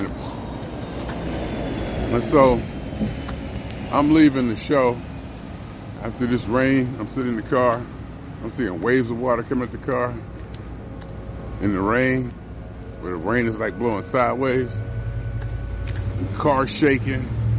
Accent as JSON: {"language": "English", "town": "Cleveland", "region": "Ohio", "country": "United States", "said": "I'm from Cleveland."}